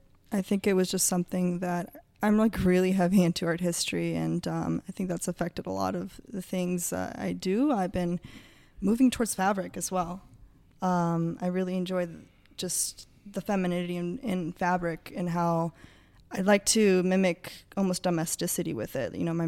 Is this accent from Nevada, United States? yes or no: yes; Las Vegas, Nevada, United States; being a woman, growing up in Las Vegas, growing up in the way I have been, and with immigrant families